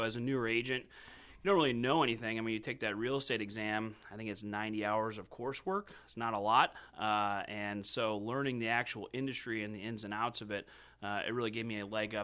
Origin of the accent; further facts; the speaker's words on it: Crown Point, Indiana, United States; So I grew up in Crown Point, Indiana. So I'm a Hoosier, born and raised.